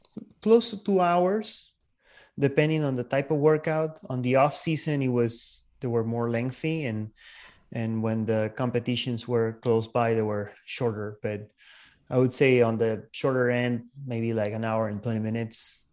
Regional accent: Peru; moved away as an adult; So I was born in Peru and I lived there until I was 26, almost 26.

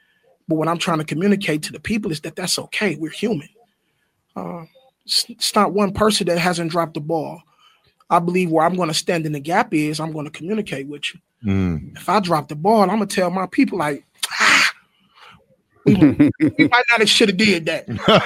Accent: Muskegon Heights, Michigan, United States; I'm from Muskegon Heights. I live in Muskegon Heights. I want Muskegon Heights to win.

